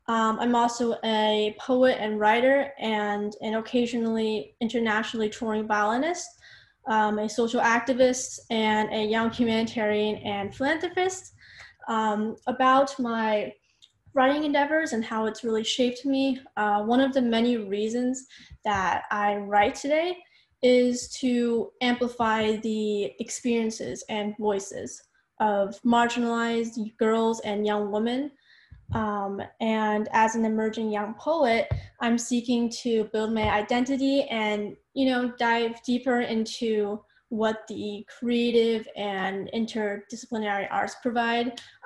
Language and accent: English; Oyster Bay Cove, New York, United States; I'm 14 years old. I'm from Oyster Bay Cove, New York.